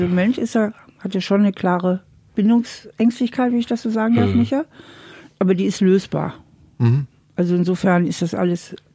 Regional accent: Germany; now in United States; Ich bin ja auch Deutsche

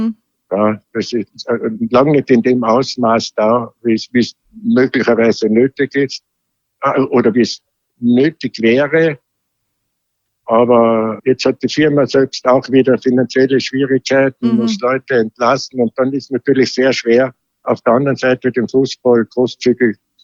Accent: Tyrol, Austria; Ich muss sagen, wir sind alle Tiroler sind überrascht über die Leistung der Wattener.

